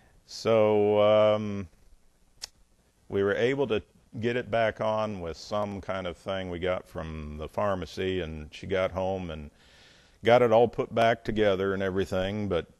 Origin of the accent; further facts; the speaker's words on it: Indiana, United States; So, I'm from Indiana. So, Indiana corn cobs.